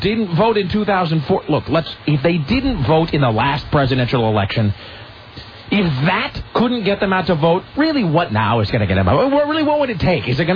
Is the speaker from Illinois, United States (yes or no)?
no; Kennewick, Washington, United States; including a trip to Kennewick, by the way, a whole day-long field trip to my hometown